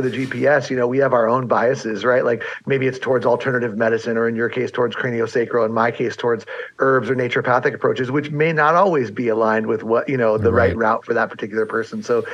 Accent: San Diego, California, United States; which also has a satellite campus in San Diego, which happens to be my hometown

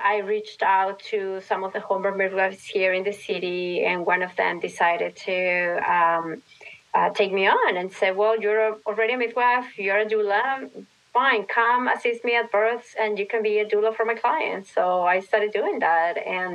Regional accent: Lima, Peru; English is a second language; I grew up in Lima, yeah. Lima, Peru. Yes, so hence my accent.

